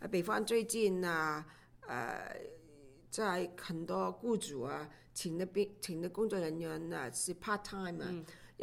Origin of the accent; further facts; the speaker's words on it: Hong Kong; now in Canada; 当然我从香港来的时候对工会认识不多的